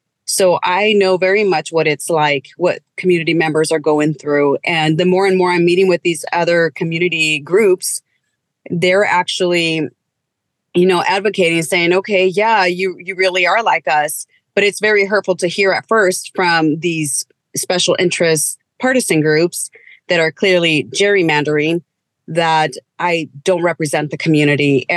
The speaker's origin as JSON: {"language": "English", "town": "Pasco", "region": "Washington", "country": "United States", "tie": "born or raised there", "said": "You know, growing up in Tri-Cities and specifically in East Pasco, I volunteered a lot, served on numerous boards, and I continue to do that."}